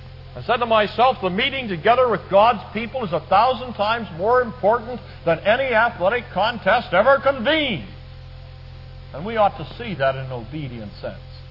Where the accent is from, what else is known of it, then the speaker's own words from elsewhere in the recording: Pittsburgh, Pennsylvania, United States; You know I'm from the Pittsburgh area.